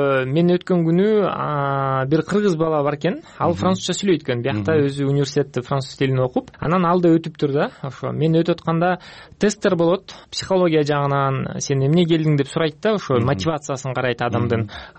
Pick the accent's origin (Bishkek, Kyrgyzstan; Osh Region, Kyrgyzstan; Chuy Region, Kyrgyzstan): Chuy Region, Kyrgyzstan; Petrovka; now in France; Эң биринчи мен өзүм Кыргызстандан төрөлгөм, Чүй областында Петровка деген айылдан болгом. Ата энем ошоктан.